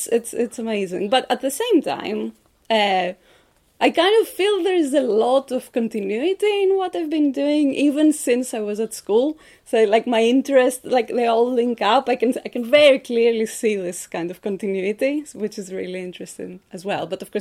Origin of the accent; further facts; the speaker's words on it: Patras, Western Greece, Greece; So school and undergraduate studies I did in my hometown, which is Patras. It's in the middle west of Greece, the top of the Peloponnese. Seaside town, nice university town, had a very nice modern university.